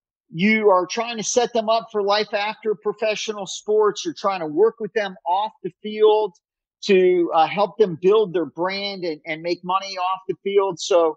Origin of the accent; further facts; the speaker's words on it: Miami, Florida, United States; Growing up in Miami, I didn't get married till my mid-40s.